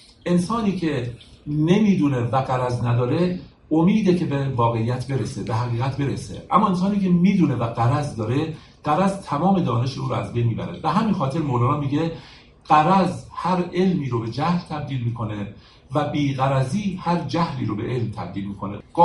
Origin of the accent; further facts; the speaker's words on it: Iran; اگر من که ایرانیم تحقیق کنم در تاریخ در این موضوع